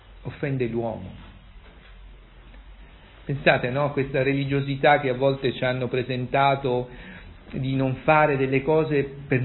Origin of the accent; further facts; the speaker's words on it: Grottaglie, Apulia, Italy; Io sono di Grottaglie